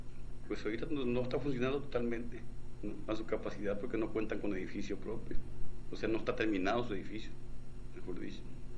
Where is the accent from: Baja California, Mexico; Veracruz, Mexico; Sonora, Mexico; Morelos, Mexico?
Sonora, Mexico; Guaymas; now in San Felipe, Mexico; Nosotros no somos de este pueblo, no somos de San Felipe, somos originarios de Guaymas.